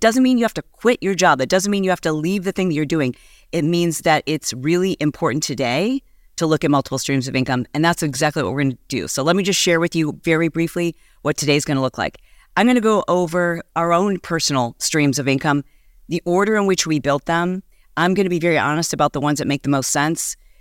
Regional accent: Michigan, United States; I am from Michigan.

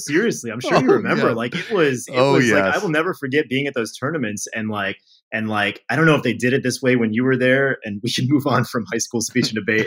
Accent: Florida, United States; that's only because I grew up in Florida.

